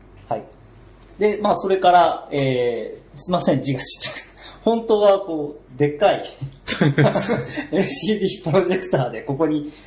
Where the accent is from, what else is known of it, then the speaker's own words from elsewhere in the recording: Otaru, Hokkaido, Japan; 私は北海道出身で、まあ、 帰省に北海道の小樽に行くんですけども